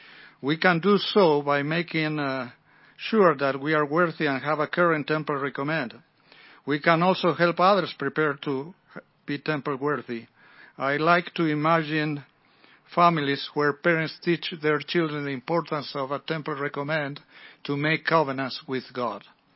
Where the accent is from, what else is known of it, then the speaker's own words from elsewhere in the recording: Montevideo, Uruguay; my wife and I were baptized in Montevideo, Uruguay, my home country.